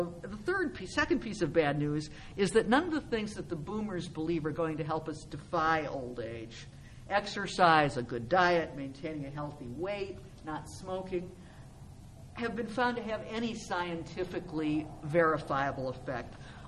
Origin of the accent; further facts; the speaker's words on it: Michigan, United States; my mom organized a reading for me at a bookstore in my hometown in Michigan.